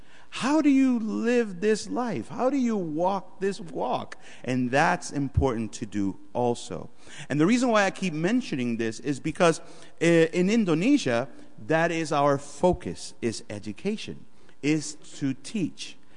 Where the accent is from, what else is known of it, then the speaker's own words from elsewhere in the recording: Puerto Rico; So we're neighbors. We're from the Caribbean, yeah. So, huh? Yeah, that's right next door, too. No. So we have the Caribbean, and Puerto Rico is right there.